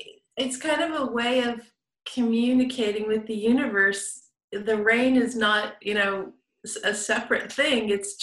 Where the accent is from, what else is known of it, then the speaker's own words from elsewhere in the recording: Seattle, Washington, United States; now in Oregon, United States; Well, I grew up in Seattle, which is not, you know, wasn't a very big city at that time.